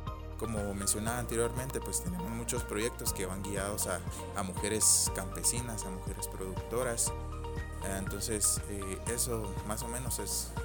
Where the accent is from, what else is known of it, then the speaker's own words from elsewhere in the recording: Guatemala; soy de Guatemala